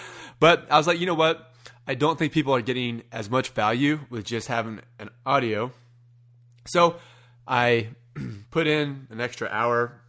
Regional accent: Kansas, United States; if I butcher your name, it's because I'm from Kansas.

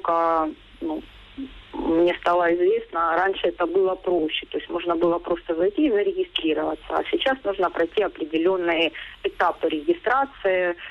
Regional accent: Donetsk, Donetsk Oblast, Ukraine; now in Dnipro, Ukraine; Вообще из Донецка. Uh-huh. То есть мы переселенцы из Донецка. Первым городом был Павлоград еще в 2014 году летом. А этим летом, в июле, мы переехали в Днепропетровск и обосновались в нем.

